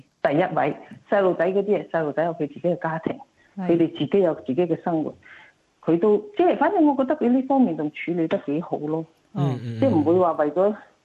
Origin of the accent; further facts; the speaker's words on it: China; 但我哋中國人啊